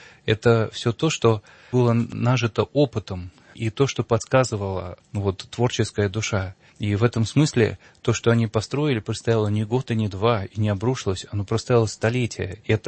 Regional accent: Saint Petersburg, Russia; born there; Но я родился в Петербурге, Петрограде, Ленинграде, может быть, еще в Питере.

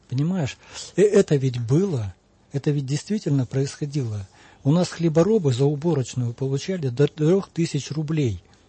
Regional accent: Kazakhstan; Я сам родом из Казахстана.

